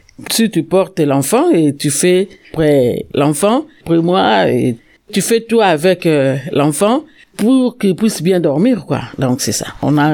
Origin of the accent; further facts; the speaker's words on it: Kinshasa, DR Congo; je viens du Congo, Kinshasa. J'ai 59 ans.